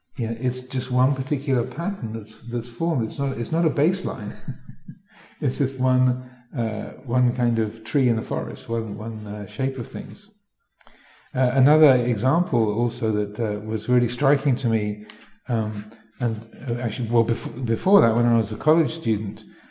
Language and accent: English; England, United Kingdom; I suddenly began to realize that being English is not normal. It's not the baseline.